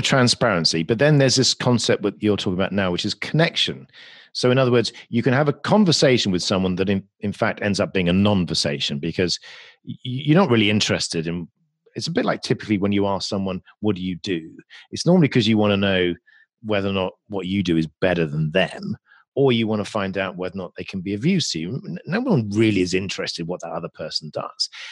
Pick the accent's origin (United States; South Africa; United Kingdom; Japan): United Kingdom; England; And being English is also another sort of layer of complexity where I can't be rude to you.